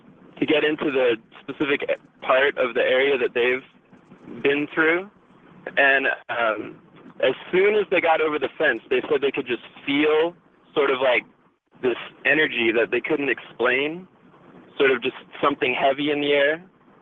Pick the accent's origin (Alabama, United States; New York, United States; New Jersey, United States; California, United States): California, United States; I grew up in Orange County, and we had a lot of local sort of myths about Black Star Canyon.